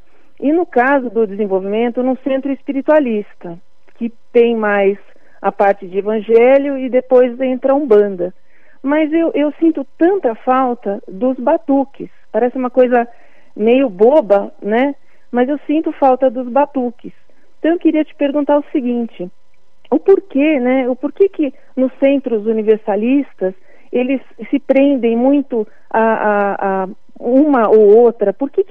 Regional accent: Lambari, Minas Gerais, Brazil; Lambari, sou de Minas.

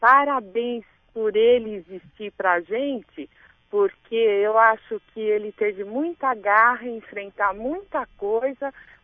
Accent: São Paulo, Brazil; Eu sou da Vila Zelina.

